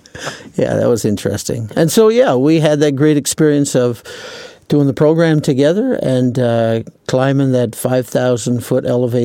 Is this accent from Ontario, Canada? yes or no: no; Newfoundland and Labrador, Canada; Sure. Well, I'm a Newfoundlander.